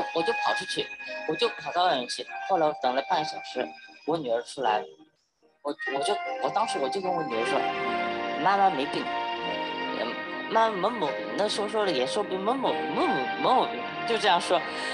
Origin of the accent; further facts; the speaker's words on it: Shanghai, China; 阿拉上海人讲就说那鬼叫赤佬